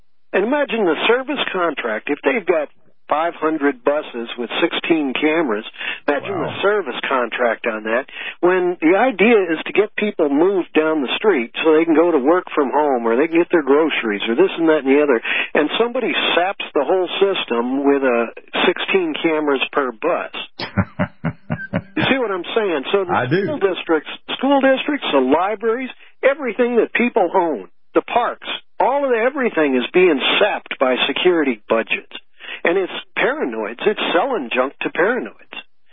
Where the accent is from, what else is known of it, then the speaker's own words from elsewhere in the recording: St. Louis, Missouri, United States; I was raised in St. Louis, and I went down to Atlanta.